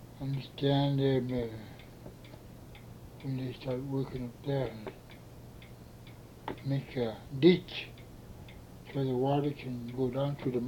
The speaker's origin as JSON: {"language": "English", "town": "Kewalik", "region": "Alaska", "country": "United States", "tie": "born or raised there", "said": "The last time I went there, I knew pretty well because I'm a kind of big boy."}